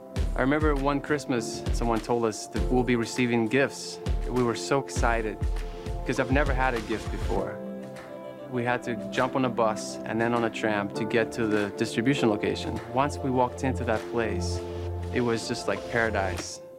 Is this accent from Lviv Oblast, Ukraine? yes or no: no; Kyiv, Ukraine; I was born and raised in Kiev, Ukraine. I was born to a Christian family. My father was an underground minister in Kiev.